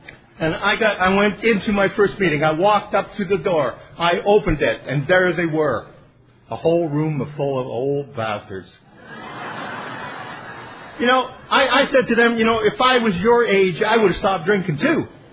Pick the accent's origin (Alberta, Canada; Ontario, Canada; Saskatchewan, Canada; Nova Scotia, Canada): Ontario, Canada; Wawa; now in Kingston, Canada; I was born and raised in Northern Ontario, the only town that applauded when I left. I sobered up in Wawa, Ontario, and moved to Kingston in 1983, and lived happily ever after.